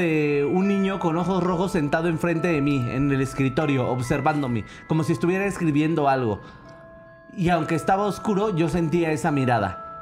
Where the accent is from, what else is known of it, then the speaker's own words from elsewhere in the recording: Iztapalapa, Mexico City, Mexico; Qué bueno que soy de Iztapalapa y ya estoy acostumbrada a esto